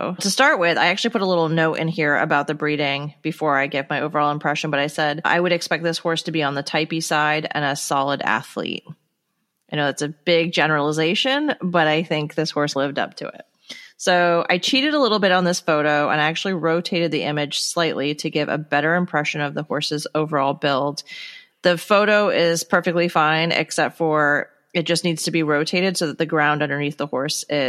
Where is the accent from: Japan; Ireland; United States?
Ireland; Obviously, I like seeing Irish blood because I am Irish